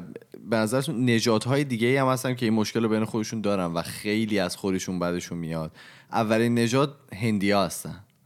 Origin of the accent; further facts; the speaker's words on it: Iran; من اول گفتم ایرانی ام، ولی خب اینجا دارم درس میخونم.